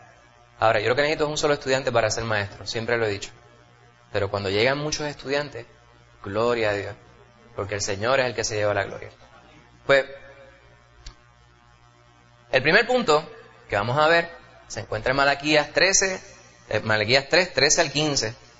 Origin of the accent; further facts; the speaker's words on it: New York, United States; de los pocos recuerdos que tengo yo de mi infancia, cuando vivíamos allá en Manhattan, en el barrio